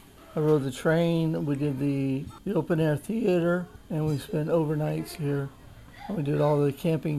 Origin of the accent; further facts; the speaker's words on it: Porter, Texas, United States; I'm from Porter, Texas.